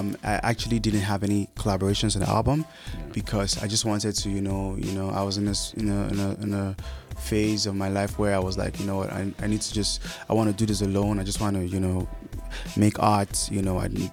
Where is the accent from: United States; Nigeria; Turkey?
Nigeria; South; I am Nigerian from the South, and make music.